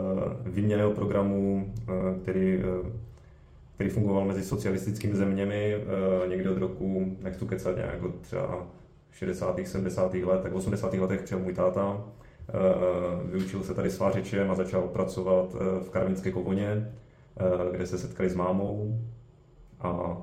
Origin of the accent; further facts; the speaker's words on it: Orlová, Moravian-Silesian Region, Czechia; pocházím z Orlové ve Slezsku.